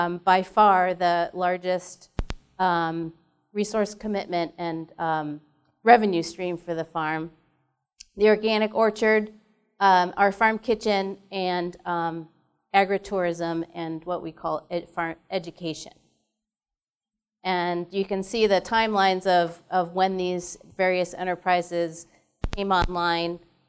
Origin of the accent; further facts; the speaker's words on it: Boston, Massachusetts, United States; I didn't grow up on a farm. I grew up in Boston, Massachusetts, in a very, very urban setting.